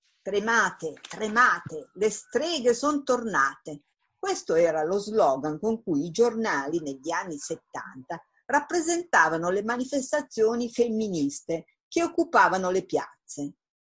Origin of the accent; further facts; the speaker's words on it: Piedmont, Italy; Sono nata nel 1950. Sono da sempre femminista. Vengo dal Piemonte, da gente tranquilla che non crede negli eccessi, moderata di passioni e di poche ma forti convinzioni.